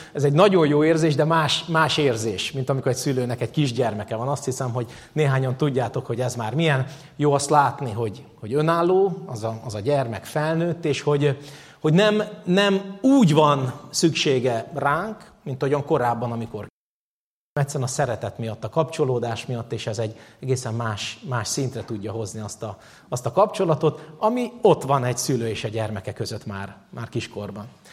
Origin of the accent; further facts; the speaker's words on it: Hungary; Közel 6 éve tértünk vissza a Dunakanyarba, ahonnan mi származunk, ahol éltünk korábban is